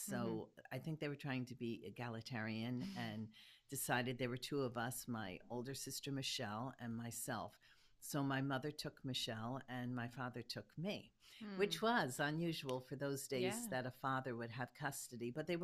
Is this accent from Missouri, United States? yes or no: no; New York City, New York, United States; born there; So I was born in Hell's Kitchen. It's a section of New York City. I would say it's like a rough section of New York City.